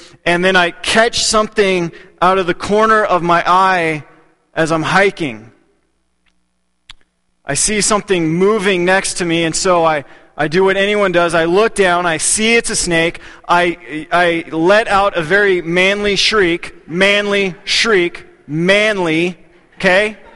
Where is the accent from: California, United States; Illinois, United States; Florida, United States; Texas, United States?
Texas, United States; I grew up in Texas, and so I remember like playing with garden snakes